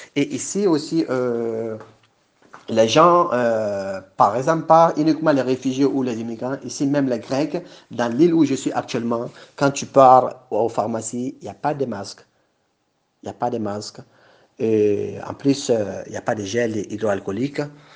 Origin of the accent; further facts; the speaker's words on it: Mali; now in Greece; je viens du Mali, j'habite précisément en Grèce.